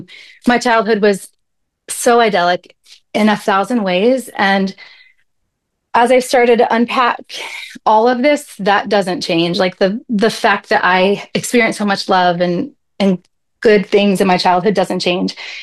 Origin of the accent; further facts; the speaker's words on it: Indiana, United States; I grew up in Indiana. We grew up about 45 minutes from Faith Assembly.